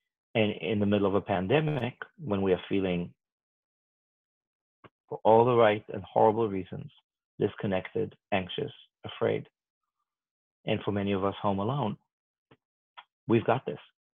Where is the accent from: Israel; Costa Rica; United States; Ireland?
Israel; growing up in Israel